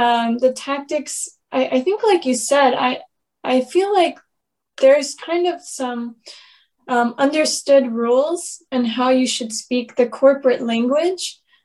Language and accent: English; United States; now in Japan; because obviously, yeah, I'm American, so going, I could go back to the U.S. if I needed to for business trips.